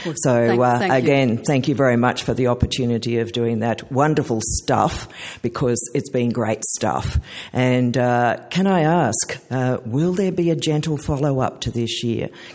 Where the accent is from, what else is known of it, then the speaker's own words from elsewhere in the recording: Queensland, Australia; moved away as an adult; now in Canberra, Australia; I'm also a Queenslander, and I don't have that tea towel.